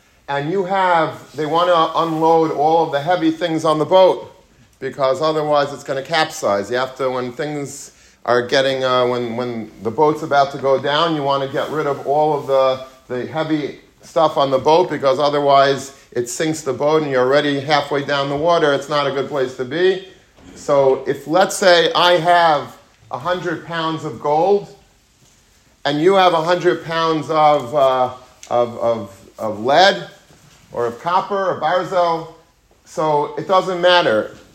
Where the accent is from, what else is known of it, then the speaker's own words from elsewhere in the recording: Long Beach, New York, United States; When I was a young child, I grew up in Long Beach, Long Island